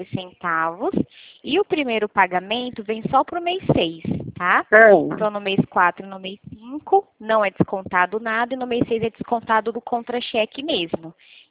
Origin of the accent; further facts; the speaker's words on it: Presidente Prudente, São Paulo, Brazil; eu sou de Presidente Prudente, interior de São Paulo.